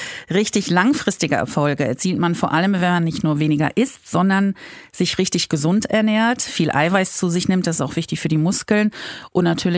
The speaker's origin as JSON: {"language": "German", "town": "Rees", "region": "North Rhine-Westphalia", "country": "Germany", "tie": "born or raised there", "said": "Ich bin am Niederrhein geboren und habe die ersten Jahre meines Lebens in Rees verbracht. Das ist so ein ganz kleines Dörfchen und da wurde auch Reeser Platt gesprochen."}